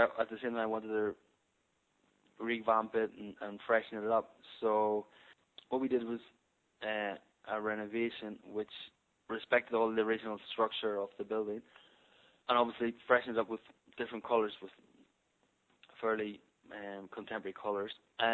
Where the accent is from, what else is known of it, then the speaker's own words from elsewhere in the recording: Ireland; now in Argentina; No, I mean, I'm being Irish.